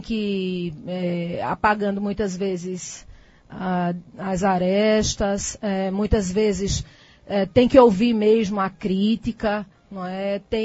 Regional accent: Afogados da Ingazeira, Pernambuco, Brazil; nasci em Afogados da Ingazeira, morei em Afogados da Ingazeira, e a gente conhece as pessoas, conhece as famílias

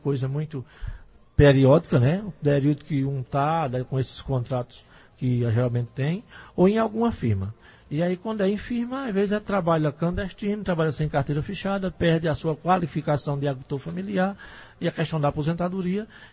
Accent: Monte Alegre, Brazil; lá no Monte Alegre, onde eu nasci e me criei lá

